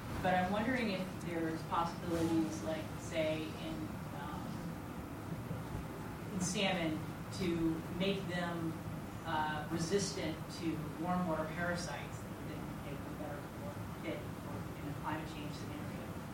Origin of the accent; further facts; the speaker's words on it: Oregon, United States; from Oregon.